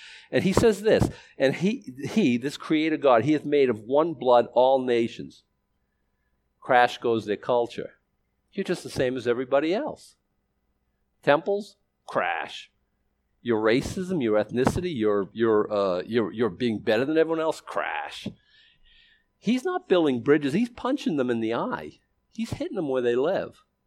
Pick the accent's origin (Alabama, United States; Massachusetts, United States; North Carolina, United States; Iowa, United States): Massachusetts, United States; Boston; when I grew up in Boston, I was a racist.